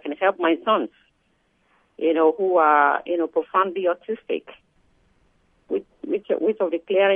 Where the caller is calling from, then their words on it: Maryland, United States; I'm calling from Maryland.